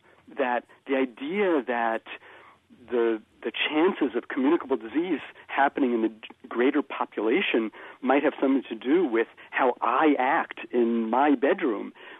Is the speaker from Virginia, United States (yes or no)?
no; New York City, New York, United States; So here was my experience as a New Yorker that horrible autumn of 2001.